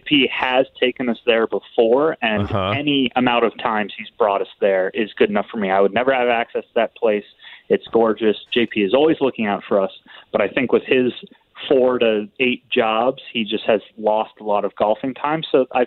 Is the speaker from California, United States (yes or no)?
no; Rockville, Maryland, United States; I am from Rockville, Maryland. Went to Rockville High School and then had a brief appearance at Gettysburg College before ending up at the University of Maryland. So I'm Maryland born and bred.